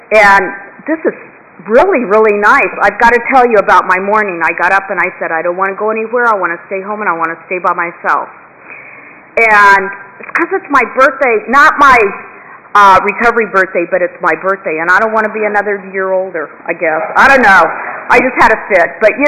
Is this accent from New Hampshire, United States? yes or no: no; Pomona, California, United States; I was from South Gary in Pomona.